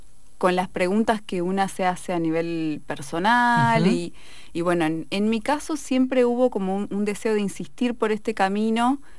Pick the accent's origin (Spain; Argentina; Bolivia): Argentina; Neuquén; yo me siento tan profundamente neuquina que, porque yo nací acá ya, ¿no? Mi familia emigró, pero yo nací aquí.